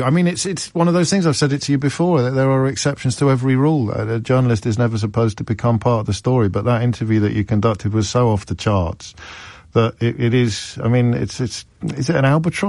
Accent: United Kingdom; But we are British. We did grow up in this country where the royal family is the very pinnacle of the population pyramid

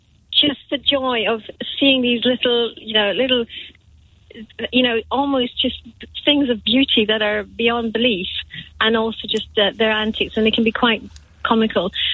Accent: Scotland, United Kingdom; bearing in mind I'm Scottish

